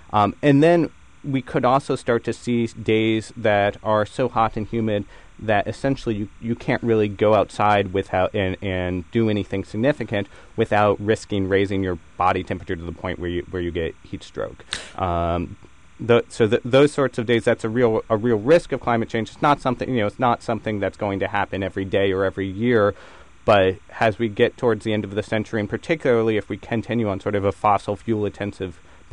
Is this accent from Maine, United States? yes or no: no; Washington, District of Columbia, United States; I'm from Washington, D.C. originally, and we certainly know there, you know, those days in the middle of the summer